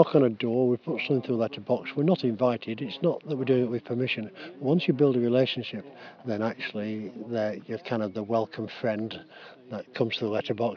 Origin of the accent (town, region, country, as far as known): Preston, North West England, United Kingdom